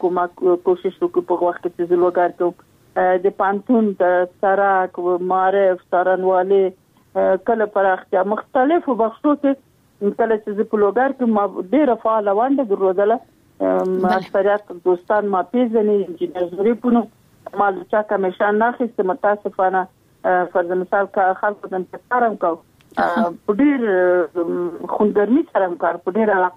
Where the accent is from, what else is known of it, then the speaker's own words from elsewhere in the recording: Logar, Afghanistan; د لوګر ولایت یم د محمد اغي ولسوالي او د سرخاو د کلی